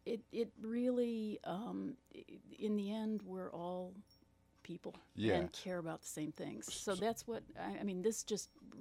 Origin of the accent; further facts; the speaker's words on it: Menominee, Michigan, United States; What was interesting is I grew up in Menominee, Michigan, which is a small town in the Upper Peninsula, and there were no African Americans there.